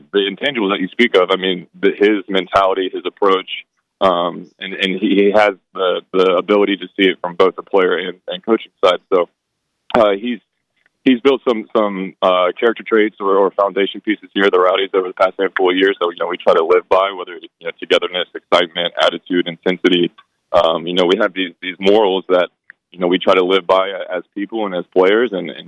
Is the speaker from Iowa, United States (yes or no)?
no; Raleigh, North Carolina, United States; Yeah, so I grew up in Raleigh, North Carolina. I've been playing soccer since I was about 4 years old.